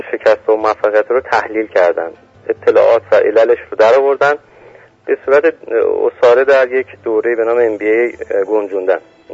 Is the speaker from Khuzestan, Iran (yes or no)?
no; Tehran, Tehran Province, Iran; born there; 46 سالمه، زادگاهم تهران